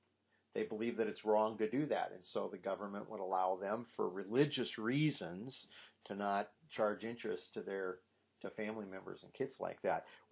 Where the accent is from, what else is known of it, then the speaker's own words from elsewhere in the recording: Iowa, United States; When Peggy and I were growing up in Iowa, back in the early 80s or late 70s